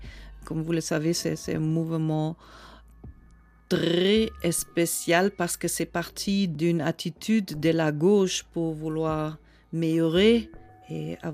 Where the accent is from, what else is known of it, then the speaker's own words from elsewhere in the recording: Peru; born there; French is a second language; Je suis née à Pérou.